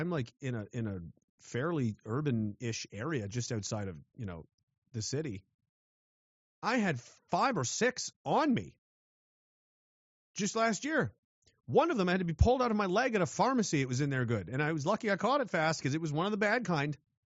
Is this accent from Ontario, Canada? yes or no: no; Nova Scotia, Canada; And I grew up here. I grew up in Nova Scotia, and I used to go out and play in the spring and the summertime and the fall.